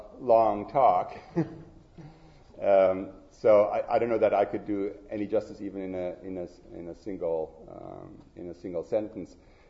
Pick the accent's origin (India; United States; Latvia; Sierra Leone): Latvia; Riga; now in Canada; in my hometown of Riga, in 1939, after October the 6th, we have to sign away our property, our citizenship. For that, we got moved into German-occupied Poland, right? And then as the Red Army advanced, then we made it further west, and then in 51, we made it over to Canada.